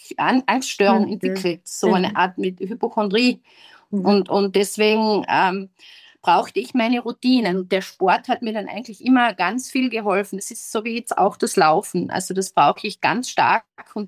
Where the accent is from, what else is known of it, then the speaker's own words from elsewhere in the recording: Wolfsberg, Carinthia, Austria; ich bin ja aus Wolfsberg